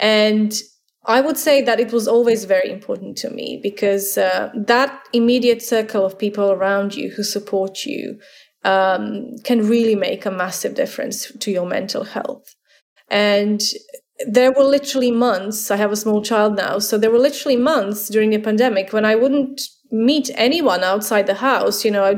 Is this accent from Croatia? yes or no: yes; Croatia; English is a second language; moved away as an adult; now in London, United Kingdom; because I came to London from Croatia 7 years ago.